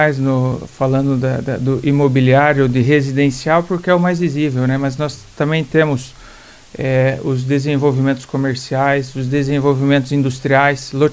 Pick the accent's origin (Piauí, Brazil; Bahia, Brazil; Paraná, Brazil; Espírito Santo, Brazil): Paraná, Brazil; Cascavel; eu como cascavelense nato, né, nasci ali no Hospital Policlínica, né, e vi desde pequeno o desenvolvimento da cidade, né?